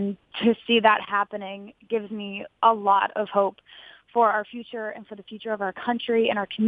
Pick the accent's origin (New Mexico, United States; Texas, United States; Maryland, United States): Maryland, United States; And then in my hometown in Maryland, there was a mall shooting right there